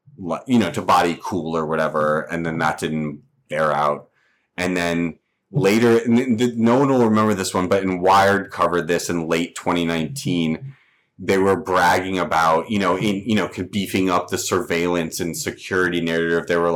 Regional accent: the South, United States; I'm from the South as well.

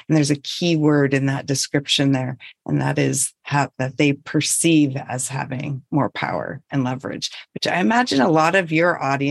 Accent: Montana, United States; So I'm born and raised in North Central Montana from a tiny farming and ranching community. So I'm a country girl at heart.

